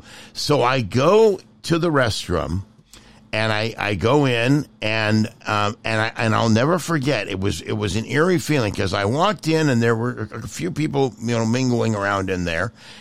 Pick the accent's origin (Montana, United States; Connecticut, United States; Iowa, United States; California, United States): California, United States; San Leandro; Yeah, I grew up in a little town called San Leandro, which was just across the bay, next to Oakland.